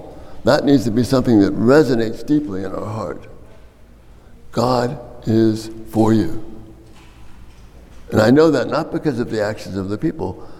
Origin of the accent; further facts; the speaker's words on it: Miami, Florida, United States; I grew up in Miami. People really believe that.